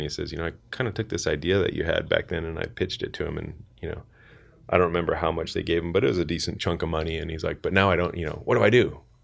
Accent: Los Alamos, New Mexico, United States; I grew up in Los Alamos, so I ended up going back to the laboratory there.

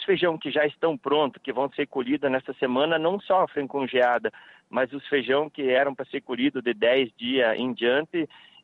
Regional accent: Mangueirinha, Paraná, Brazil; Eu sou do município de Mangueirinha, sudoeste do Paraná.

